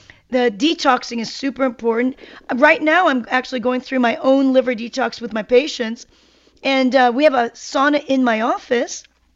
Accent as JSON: {"language": "English", "country": "South Korea", "said": "I'm from Korea, and in my culture, going into a sauna has been a natural thing. I've been doing, I'm 55 now this year. I mean, going on 55."}